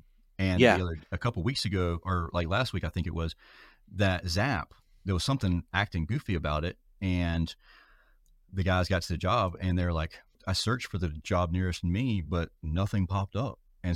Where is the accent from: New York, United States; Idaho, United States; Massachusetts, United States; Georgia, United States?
Georgia, United States; Yeah, so I'm literally from South Georgia.